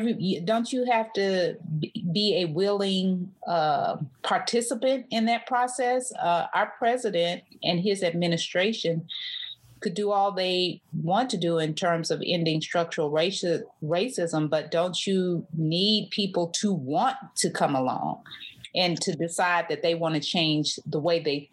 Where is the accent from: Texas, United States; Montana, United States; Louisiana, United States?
Texas, United States; As you know, I'm a Texan, and I have my grandfather, actually, my paternal grandfather came of age in San Antonio.